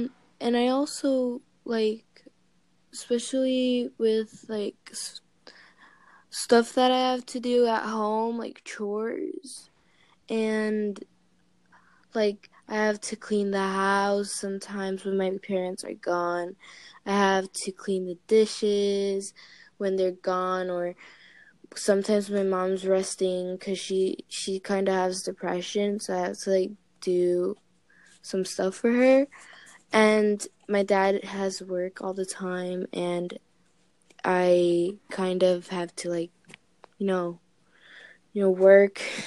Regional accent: Puerto Rico; 'cause I'm from Puerto Rico

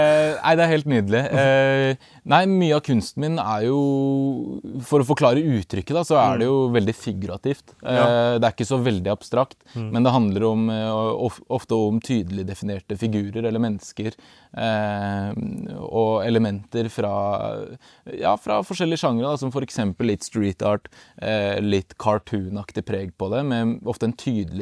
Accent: Drammen, Buskerud, Norway; Nei, jeg er fra Drammen.

